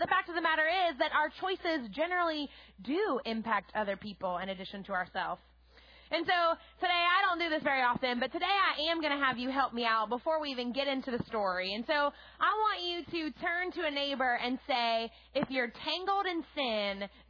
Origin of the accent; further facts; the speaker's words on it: New Orleans, Louisiana, United States; I was born and raised in the New Orleans area, and one of the many fun things about being from New Orleans is that we have a season that other people don't have